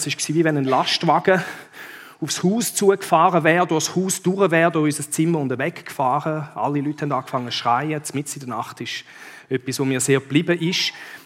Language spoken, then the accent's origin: German; Djibouti; in Djibouti, dort wo ich aufgewachsen bin